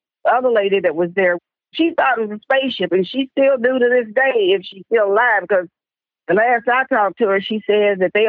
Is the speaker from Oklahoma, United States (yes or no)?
yes; Tulsa, Oklahoma, United States; I'm from Tulsa, Oklahoma.